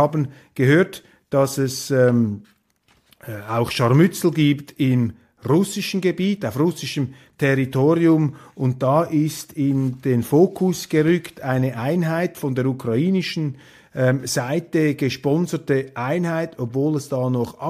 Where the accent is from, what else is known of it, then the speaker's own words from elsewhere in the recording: Switzerland; Für mich als Demokrat, als Schweizer